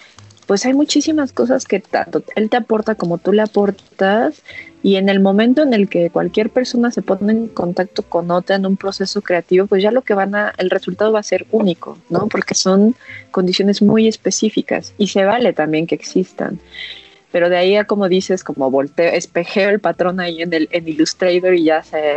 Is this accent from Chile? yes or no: no; Mexico; Entonces, digo, somos mexicanos y también se vale acercarse.